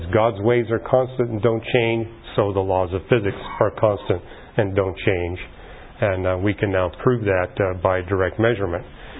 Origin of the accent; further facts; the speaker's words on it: Canada; And hey, I'm from Canada.